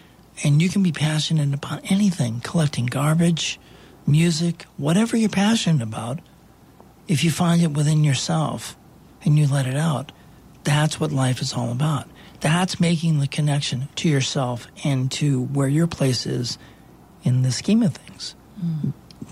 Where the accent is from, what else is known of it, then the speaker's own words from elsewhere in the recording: Boston, Massachusetts, United States; I grew up in Boston, and they have an incredible children's theater there, Boston Children's Theater, and I started taking classes